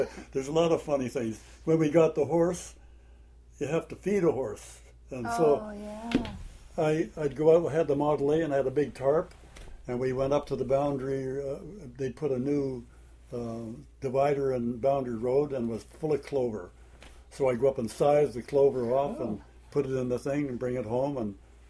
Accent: White Rock, British Columbia, Canada; I come from White Rock.

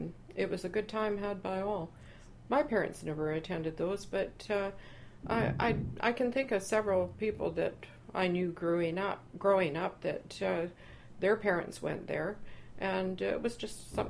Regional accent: Burnaby, British Columbia, Canada; I was a very happy youngster, I have to say, growing up in Burnaby.

